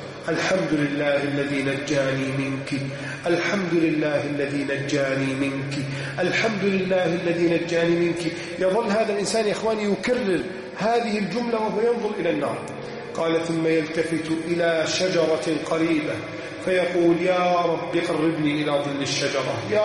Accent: Egypt

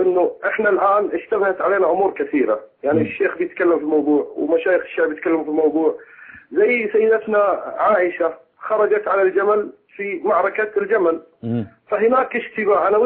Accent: Mecca, Makkah Province, Saudi Arabia; انا سني من مكه

